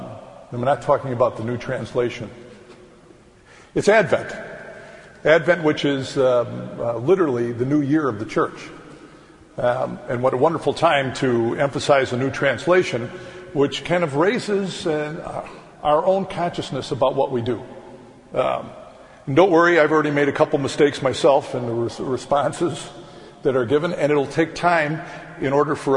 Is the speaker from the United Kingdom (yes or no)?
no; Chicago, Illinois, United States; As most of you know, I'm a flatlander. You know that. Born and raised in Chicago.